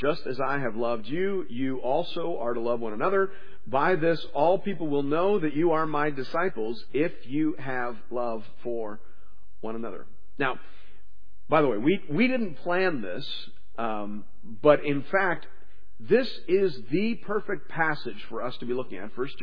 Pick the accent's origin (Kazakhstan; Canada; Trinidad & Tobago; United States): Canada; Because I'm Canadian, and we don't do that.